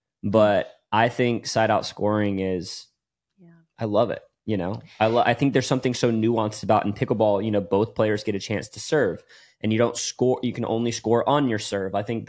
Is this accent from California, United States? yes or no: no; Texas, United States; I'm like, from Texas. I am from Texas.